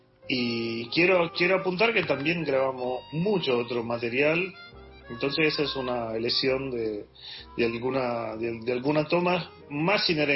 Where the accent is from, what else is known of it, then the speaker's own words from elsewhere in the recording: Sicily, Italy; born there; Spanish is a second language; estábamos en Sicilia, donde yo vengo, soy nacido en Sicilia.